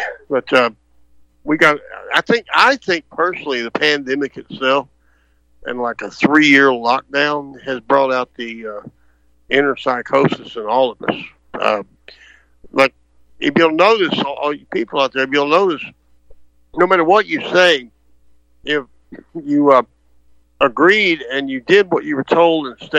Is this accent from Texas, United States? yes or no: yes; Texas, United States; So I'm being from Texas and being a Texas nationalist, I'm anti-gun control.